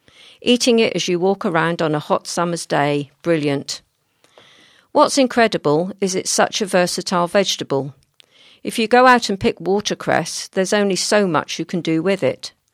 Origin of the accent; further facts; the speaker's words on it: Hellesdon, East of England, United Kingdom; And I was like, "I'm a boy from Helsden. This is so exciting."